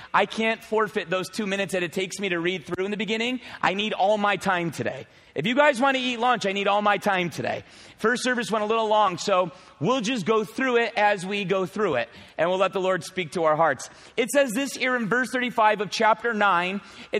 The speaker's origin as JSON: {"language": "English", "country": "United States", "said": "Americans, I'm American, so I can be real with you guys as Americans."}